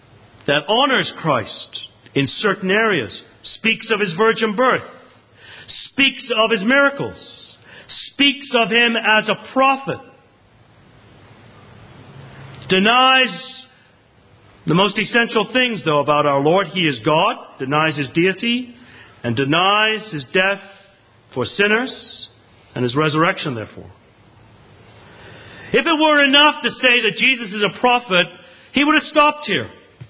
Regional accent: England, United Kingdom; now in Canada; I come from Canada. When we moved out to Canada in the mid-1960s from England

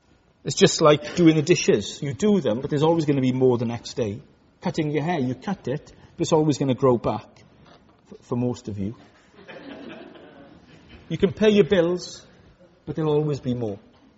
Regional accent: Wales, United Kingdom; I come from West Wales. I was brought up in the foots of the hills and the mountains.

